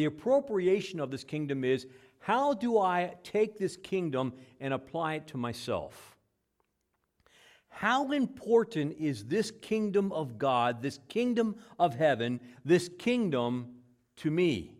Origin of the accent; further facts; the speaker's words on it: Gettysburg, Pennsylvania, United States; I grew up around Gettysburg. And as I grew up around Gettysburg, in the spring of the year, and the farmers are plowing all their fields.